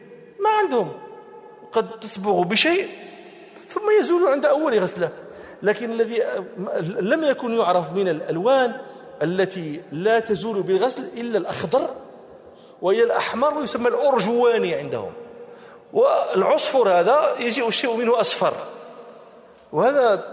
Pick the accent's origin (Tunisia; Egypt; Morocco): Morocco; أذكر مرة في عندنا في المغرب هذا إدام يؤتدم به اسمه آملو